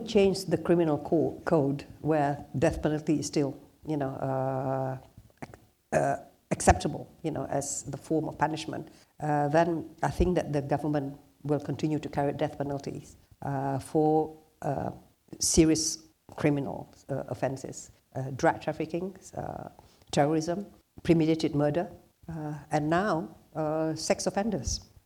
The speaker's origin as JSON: {"language": "English", "region": "England", "country": "United Kingdom", "tie": "born or raised there", "said": "I grew up in England."}